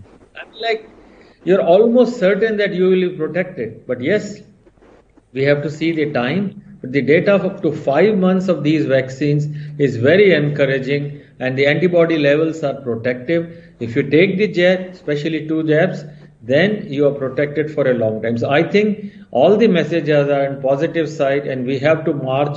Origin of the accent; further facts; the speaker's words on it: India; English is a second language; I am proud Indian.